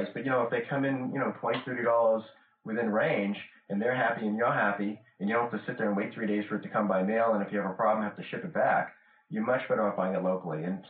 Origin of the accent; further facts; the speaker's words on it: Medford, Massachusetts, United States; also born or lived in New Hampshire; Yeah, I'm from New Hampshire and grew up in Boston, or Medford, actually, outside of Boston.